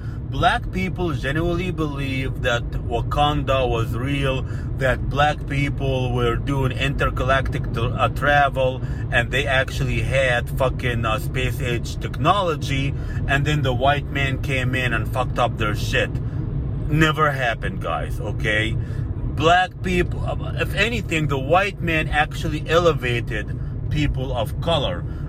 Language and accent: English; Alexandria, Alexandria Governorate, Egypt; Now, Sandman himself actually went to my hometown of Alexandria, Egypt